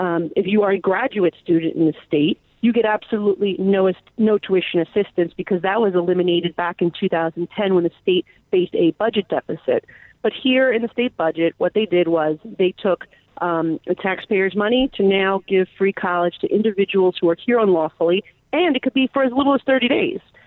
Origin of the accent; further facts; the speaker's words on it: New York, United States; Well, as a New Yorker, I find it really scary.